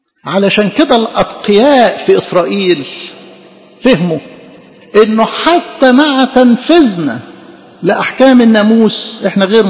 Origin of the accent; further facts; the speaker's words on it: Egypt; فاكرين لو احنا كمصريين